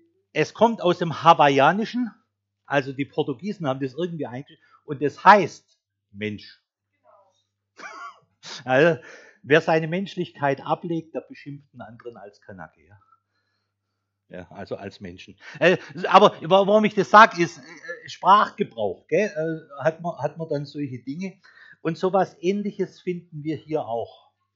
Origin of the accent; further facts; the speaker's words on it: Germany; Und damit habe ich natürlich als Deutscher sofort ein klares Bild vor Augen.